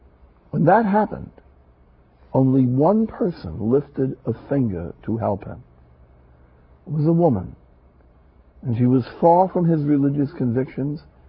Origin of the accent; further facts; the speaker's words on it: United States; I'm an American.